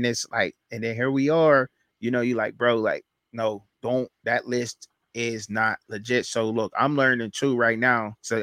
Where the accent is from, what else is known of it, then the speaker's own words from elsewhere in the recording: Pittsburgh, Pennsylvania, United States; I'm from Pittsburgh.